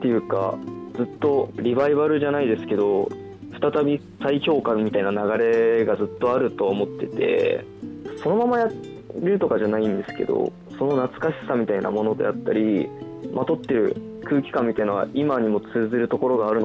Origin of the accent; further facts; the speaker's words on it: Tokyo, Japan; 僕自身もここで生まれ育った中で見てきた東京って言っても、こうシティみたいな都会みたいなイメージじゃない、本当に住宅街ののどかな街並みなんですけど